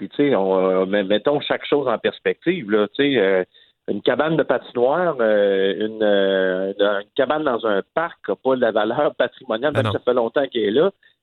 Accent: Montmagny, Quebec, Canada; Moi, dans la ville d'où je viens, là, la ville de Montmagny, il y avait un vieux couvent qui datait.

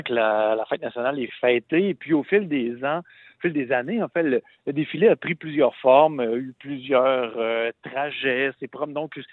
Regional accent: Quebec, Canada; on a plutôt questionné notre rapport en tant que Québécois à ces éléments-là.

